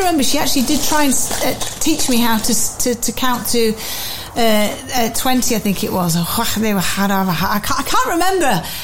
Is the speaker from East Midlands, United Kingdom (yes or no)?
yes; Wellingborough, East Midlands, United Kingdom; I'm from Wellingborough in Northamptonshire, where they make shoes, which is what we're most famous for.